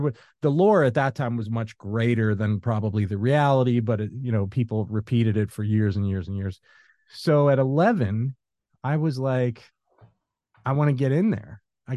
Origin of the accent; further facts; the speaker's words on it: Los Angeles, California, United States; I grew up in Los Angeles, and I grew up as they say, a stone's throw from Universal and technically Warner Brothers in a certain way.